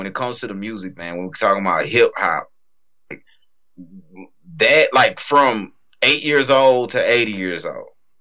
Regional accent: Louisiana, United States; You from South Texas. I'm from South Louisiana. So of course it's gonna link up a certain type of way.

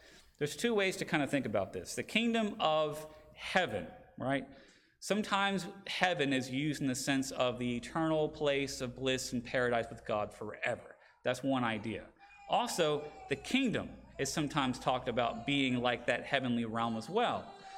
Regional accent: Virginia, United States; Where I grew up in Virginia, our soil was very much clay-based.

